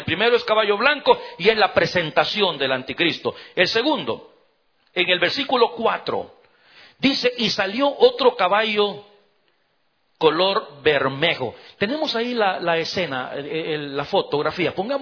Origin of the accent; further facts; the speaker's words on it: El Salvador; ¿Sabe usted que en mi país, en El Salvador, en mi país, el año pasado, 2018, mataron a más de 6.000 personas en un año?